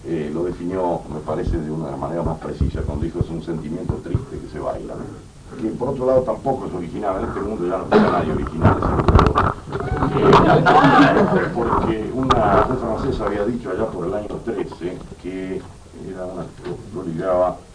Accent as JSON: {"language": "Spanish", "country": "Argentina", "said": "solamente los argentinos podemos liquidar algo nacional con tanto cariño"}